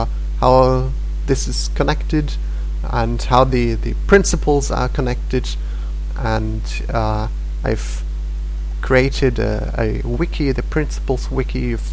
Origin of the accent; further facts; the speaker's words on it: Germany; English is a second language; I'm from Germany.